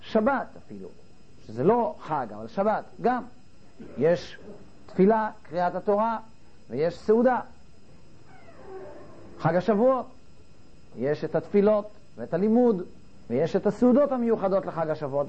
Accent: Netanya, Central District, Israel; אבל כשהיינו ילדים והיינו רק בנתניה, נתניה הייתה הזאת יותר קטנה

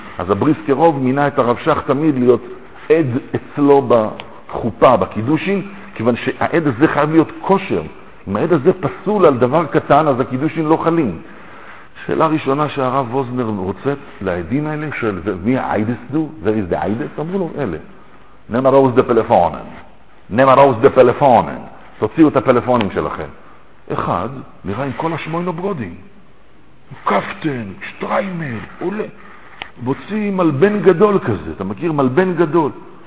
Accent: Petah Tikva, Central District, Israel; born there; נולדתי בפתח תקווה

